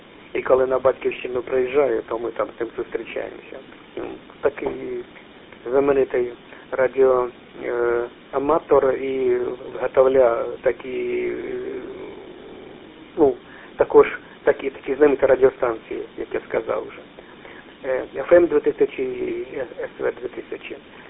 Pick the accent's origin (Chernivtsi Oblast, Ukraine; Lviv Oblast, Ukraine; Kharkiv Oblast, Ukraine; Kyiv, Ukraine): Kharkiv Oblast, Ukraine; Ukrainian is a second language; може, моя українська не досить гарна, от я сам родом із Східної України, із Харківської області.